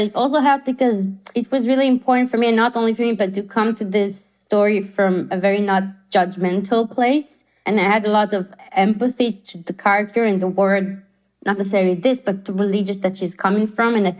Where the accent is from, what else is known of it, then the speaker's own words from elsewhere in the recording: Israel; the fact that I am from Israel